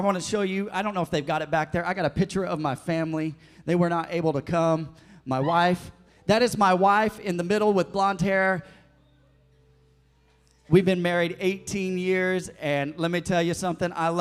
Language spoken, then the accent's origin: English; Potosi, Missouri, United States; I was born here in Missouri. I was born 30 miles from this spot in Potosi, Missouri.